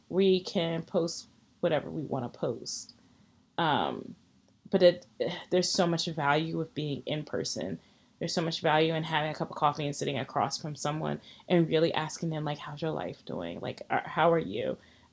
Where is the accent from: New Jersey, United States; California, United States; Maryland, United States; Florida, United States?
Maryland, United States; Baltimore; moved away; always still be home, I love Baltimore. I just feel like I've grown and learned so much by leaving my hometown.